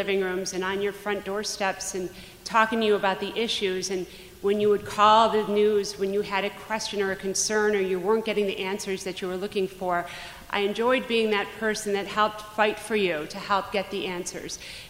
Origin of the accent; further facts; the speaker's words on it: Amherst, New York, United States; now in Hamburg, United States; I grew up in Amherst, but I have lived in Hamburg for the last 21 years